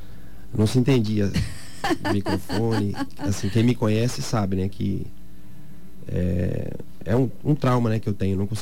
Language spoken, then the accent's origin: Portuguese; Caarapó, Mato Grosso do Sul, Brazil; Eu sou de Carapó.